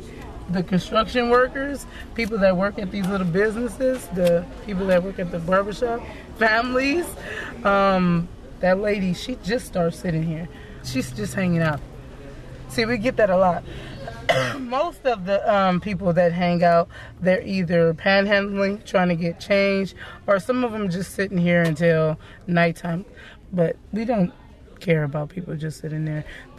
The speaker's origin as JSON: {"language": "English", "town": "San Francisco", "region": "California", "country": "United States", "tie": "born or raised there", "said": "I was born and raised in San Francisco. Until I was like 10, I lived over here in Bayview Hunters Point."}